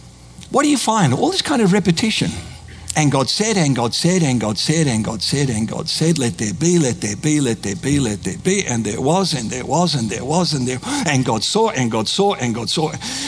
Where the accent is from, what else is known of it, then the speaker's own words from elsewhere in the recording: Australia; I'm Australian